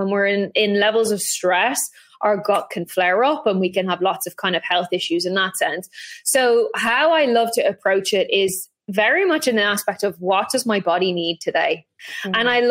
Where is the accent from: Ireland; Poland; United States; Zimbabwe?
Ireland; I grew up in Ireland.